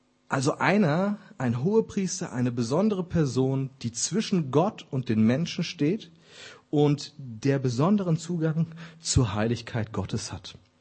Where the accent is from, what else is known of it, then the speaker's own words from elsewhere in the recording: Hesse, Germany; dann sieht man unten noch so Gebämsel, sagt man bei uns in Hessen, wie würde man bei euch sagen